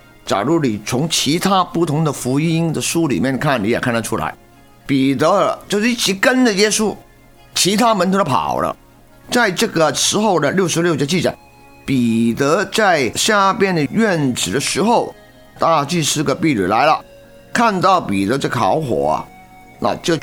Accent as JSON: {"language": "Chinese", "country": "Hong Kong", "said": "你听我讲话知道我是香港人嘛。"}